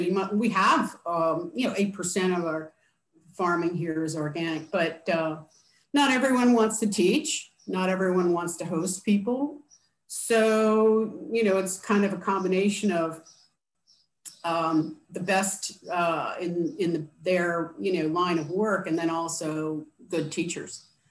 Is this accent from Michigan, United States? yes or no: no; Washington, District of Columbia, United States; I grew up in Washington, D.C., so that's what you do.